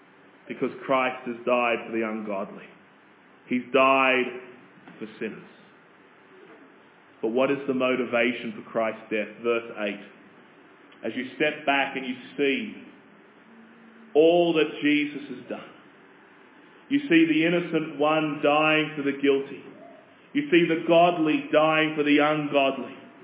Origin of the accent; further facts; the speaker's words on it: Australia; as an Australian